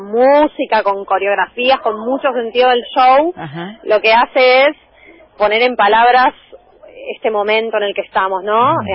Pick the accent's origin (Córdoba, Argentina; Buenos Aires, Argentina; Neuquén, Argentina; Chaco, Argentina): Buenos Aires, Argentina; Yo me crié en Colegiales, que es un barrio que ahora está muy cambiado.